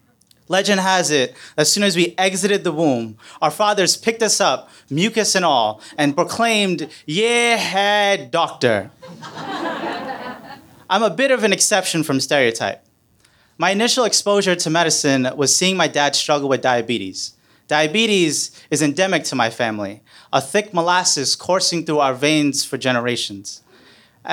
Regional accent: United States; I'm a Pakistani American

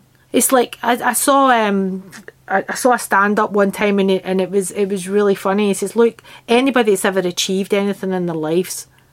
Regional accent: Glasgow, Scotland, United Kingdom; so much of that is from my growing up in Glasgow.

